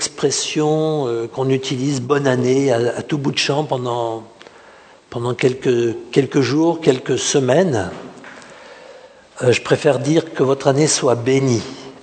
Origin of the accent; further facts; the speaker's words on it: Nice, Provence-Alpes-Côte d'Azur, France; il n'y avait pas de vagues quand j'étais petit à Nice.